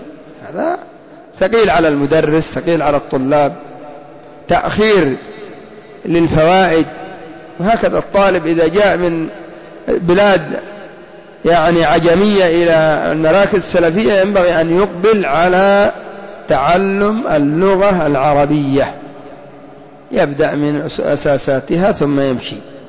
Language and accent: Arabic; Yemen; وربما تجد عندنا في اليمن ما أحد يعرف هذا الخلاف